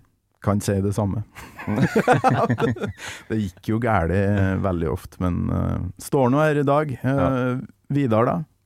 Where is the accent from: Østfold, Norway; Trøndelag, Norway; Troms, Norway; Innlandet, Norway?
Trøndelag, Norway; Kolvereid; Samme som Kolvereid da, der jeg kommer ifra.